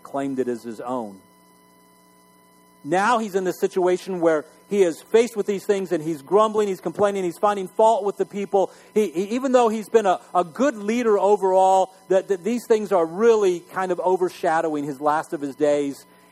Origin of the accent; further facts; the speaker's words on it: Ireland; You know, I'm Irish, so, you know, we know how to tell a story anyhow.